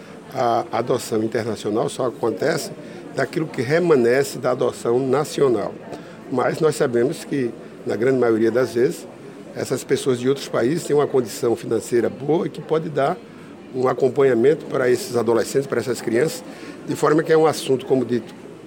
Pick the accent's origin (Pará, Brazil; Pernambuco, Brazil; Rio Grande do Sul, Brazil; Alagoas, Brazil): Alagoas, Brazil; E nós, que somos de Alagoas, ficamos felizes em sediar esse encontro.